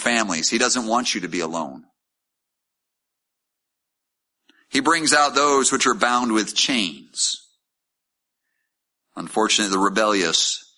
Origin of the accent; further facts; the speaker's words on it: Maine, United States; also born or lived in Montana; I'm born in Montana. I grew up in Maine.